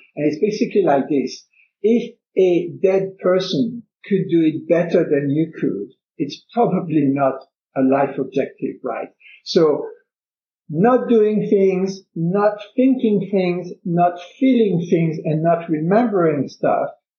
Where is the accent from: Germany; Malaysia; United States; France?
France; now in Canada; I come from France, I'm now in Canada, I have dear friends and family in France